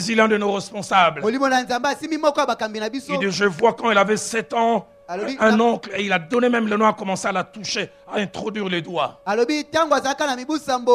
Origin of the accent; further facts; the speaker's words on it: Lausanne, Vaud, Switzerland; Dans le quartier où j'ai grandi à Lausanne